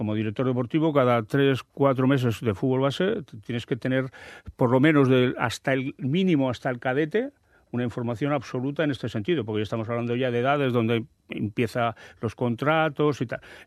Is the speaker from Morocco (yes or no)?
no; Navarre, Spain; y está a 25 kilómetros, Leiza. Y mi pueblo es muy parecido, creo que más bonito que Leiza.